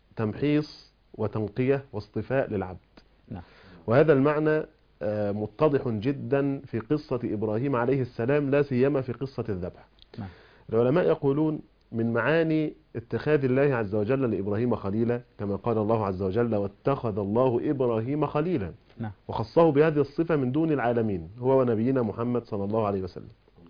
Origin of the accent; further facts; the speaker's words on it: Monufia Governorate, Egypt; لان انا فلاح يعني من المنوفيه